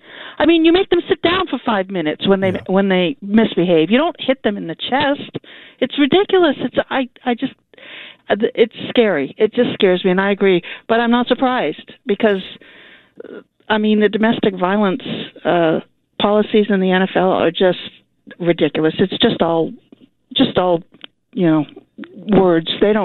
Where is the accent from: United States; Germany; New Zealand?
United States; Boston, Massachusetts; Yeah, well, I'm from Boston. I listen every day.